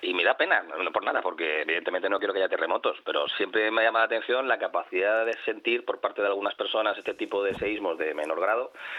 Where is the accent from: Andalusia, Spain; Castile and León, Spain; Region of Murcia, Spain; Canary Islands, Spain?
Canary Islands, Spain; vivimos en un archipiélago volcánico. Con lo cual, si alguien está acostumbrado a convivir con sus volcanes, pues somos los canarios.